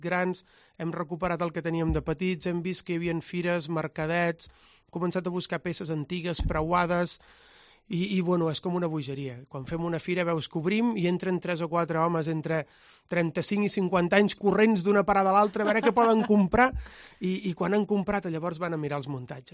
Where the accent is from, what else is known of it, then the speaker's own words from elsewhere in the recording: Reus, Catalonia, Spain; que vinc de Reus, que també sóc venedor